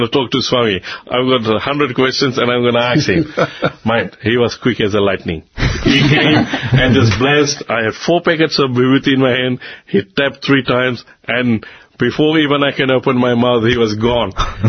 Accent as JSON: {"language": "English", "country": "Australia", "said": "uncle, listen, I'm from Australia."}